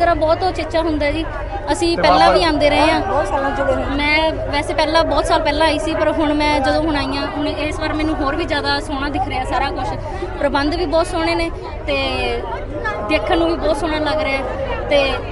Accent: Samana, Punjab, India; ਅਸੀਂ ਸਮਾਣੇ ਤੋਂ।

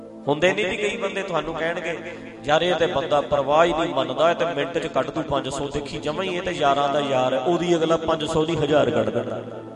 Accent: Punjab, India

